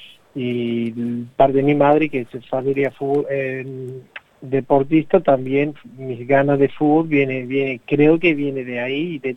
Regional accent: Australia; mi infancia en Australia, la verdad, muy lindo, siempre con una pelota de fútbol de que yo me acuerde. Obviamente mi padre, viniendo de Uruguay, ya tiene esa sangre y esa pasión por el fútbol

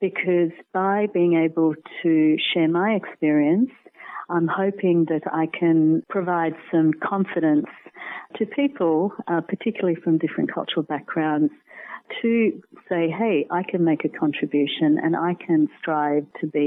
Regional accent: Sri Lanka; I think being born into and growing up in Sri Lanka, I was always interested in diverse cultures, religions and languages.

